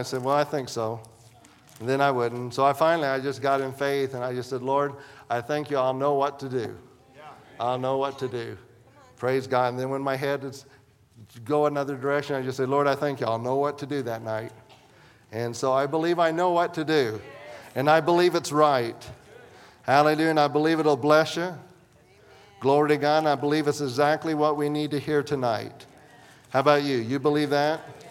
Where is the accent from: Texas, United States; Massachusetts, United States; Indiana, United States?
Indiana, United States; Terre Haute; we're from Terre Haute, Indiana.